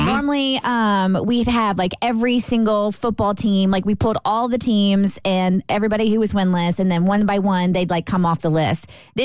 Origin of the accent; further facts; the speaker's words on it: Lexington, Kentucky, United States; I decided to check out my hometown of Lexington, Kentucky, where I grew up. And when I was at Lafayette High School, we did not have a prominent football team.